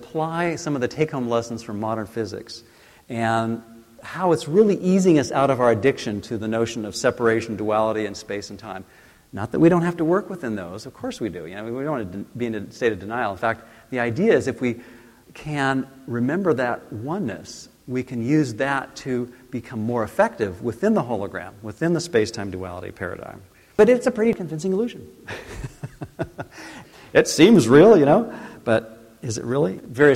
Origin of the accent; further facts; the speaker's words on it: Livermore, California, United States; I grew up in Livermore, so I usually joke with people that I grew up in a nuclear family, literally and figuratively.